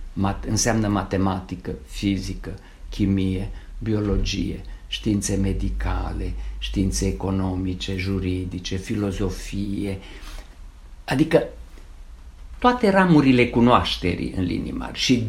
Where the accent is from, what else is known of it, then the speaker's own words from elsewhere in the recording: Romania; Fără limba română nu suntem români.